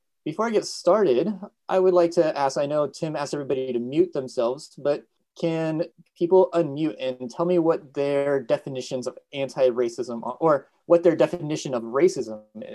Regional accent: California, United States; I am coming to you from Chumash land. I'm originally from Ohlone land, the Ohlone peoples in Northern California.

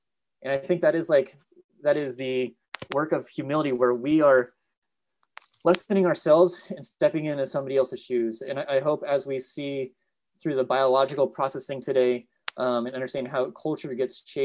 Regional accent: California, United States; I am coming to you from Chumash land. I'm originally from Ohlone land, the Ohlone peoples in Northern California.

